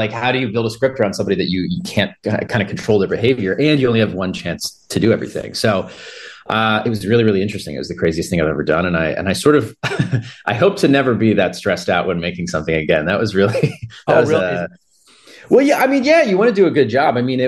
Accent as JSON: {"language": "English", "region": "Pennsylvania", "country": "United States", "tie": "born there", "lives_now": "Philadelphia, United States", "said": "Yeah, well, I was born in Central Pennsylvania, and then I moved to Philly and went to school there and stuff."}